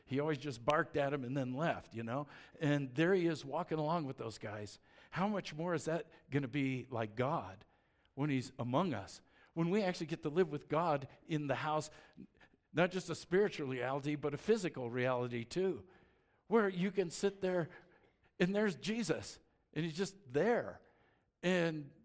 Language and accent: English; Boulder, Colorado, United States; I'm hoping to be mayor of Boulder. My hometown.